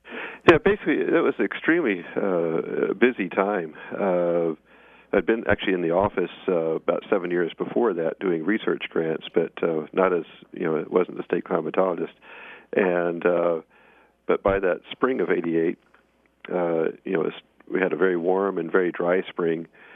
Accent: Fort Worth, Texas, United States; But back when I grew up in Texas, in Fort Worth to be specific, in North Texas

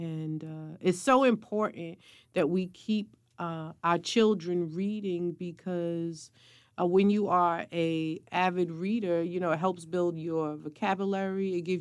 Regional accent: Brooklyn, New York, United States; growing up in Brooklyn, we used to have a neighbor

